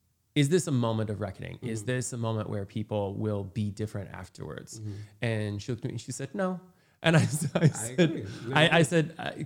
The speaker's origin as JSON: {"language": "English", "region": "Indiana", "country": "United States", "tie": "born or raised there", "said": "Because where I grew up in Indiana, it didn't matter what you felt."}